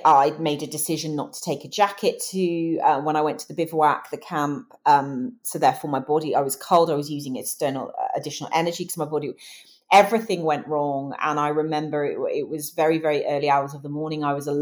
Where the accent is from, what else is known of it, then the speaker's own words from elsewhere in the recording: United Kingdom; I crossed the line as 11th British woman.